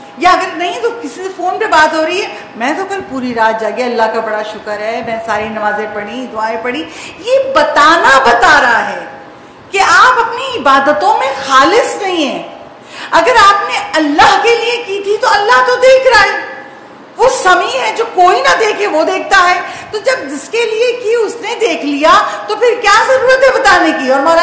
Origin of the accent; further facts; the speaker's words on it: Karachi, Sindh, Pakistan; born there; آپ شہر کراچی کی بات کروں, یہیں پیدا ہوئی ہوں, مروں گی بھی یہیں